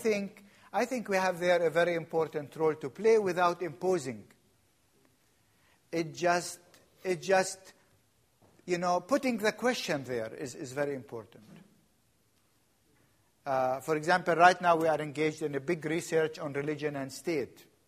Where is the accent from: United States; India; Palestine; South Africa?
Palestine; Bethlehem, West Bank; When I grew up in Bethlehem